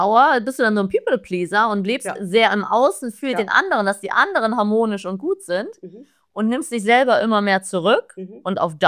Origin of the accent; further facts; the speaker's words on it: Germany; born there; Generell, wir meisten, die das hier hören und sehen, wir sind in Deutschland geboren, wir sind finanziell abgesichert.